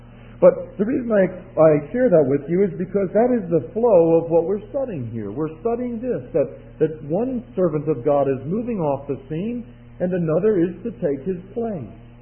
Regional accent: Westbury, New York, United States; I remember as a young man growing up in Westbury, New York, Westbury, Long Island.

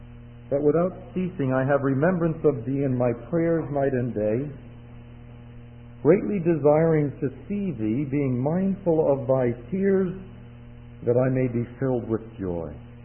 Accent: Westbury, New York, United States; I remember as a young man growing up in Westbury, New York, Westbury, Long Island.

